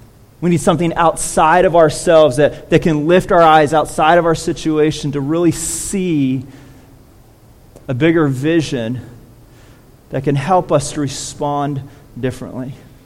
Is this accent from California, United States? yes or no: yes; California, United States; growing up in California, it's not cold, so you get to play outside.